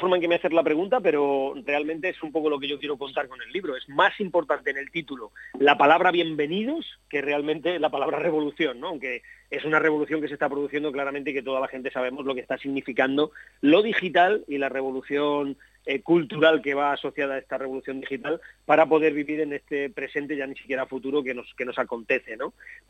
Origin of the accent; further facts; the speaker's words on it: Aspe, Valencian Community, Spain; Compartiéndolo en mi pueblo, ¿no? Es lo que me une al pueblo, aunque me pille muy lejos casi todos los días de vosotros, ¿no?